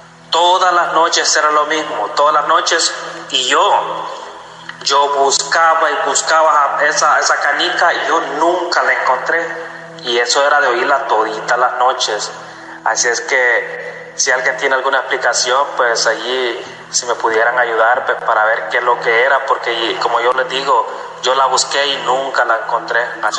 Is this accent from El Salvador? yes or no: yes; El Salvador; now in United States; me comunico de aquí, pues yo soy salvadoreño.